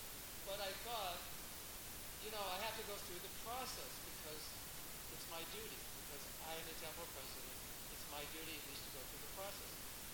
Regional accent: California, United States; and I'm from Southern California. That was the first time in my life I saw snow.

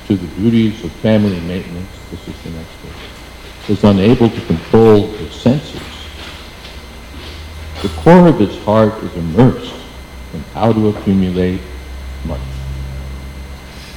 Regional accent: United States; And, you know, as an American, I had this picture that there's always somebody from the KGB following all the citizens

